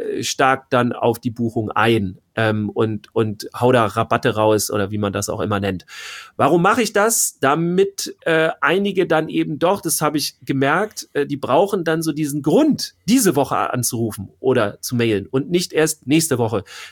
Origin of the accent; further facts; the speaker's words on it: Schleswig-Holstein, Germany; ich komme ja jetzt nicht aus Mitte Deutschland, so wie du auch. Wir sind ja die Nordlichter hier, also Schleswig-Holstein, etwas weit draußen.